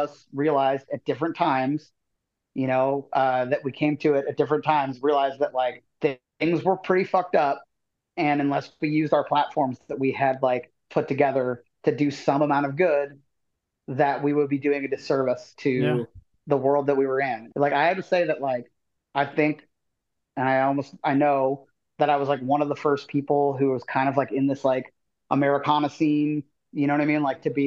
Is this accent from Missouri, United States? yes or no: no; Indiana, United States; I grew up in the Midwest in Southern Indiana, and I come from like the cool college town or whatever, but I grew up outside of the college town, like in the woods.